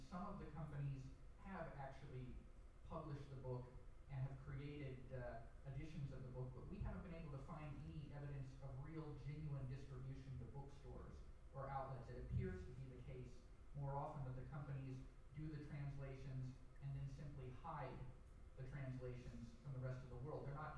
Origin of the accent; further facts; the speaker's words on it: United States; I'm from the United States, obviously